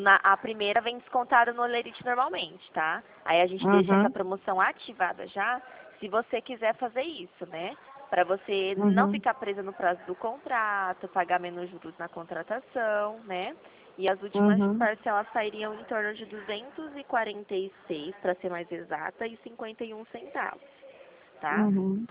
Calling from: São Paulo, Brazil; Eu falo, amiga, aqui de São Paulo, né?

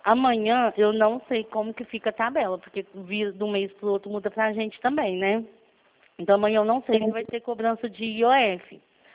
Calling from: Franca, São Paulo, Brazil; Eu falo de Franca, porque aqui comigo é só no telemarketing.

